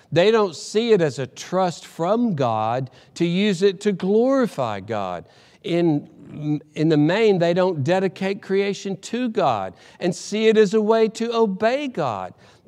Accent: Alabama, United States; I grew up in Alabama, and we would go to the Birmingham Zoo

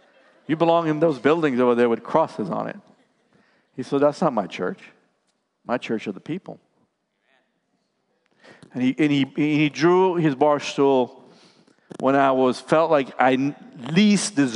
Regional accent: Belize; now in United States; When I came from Belize to the U.S., I joined the Marine Corps.

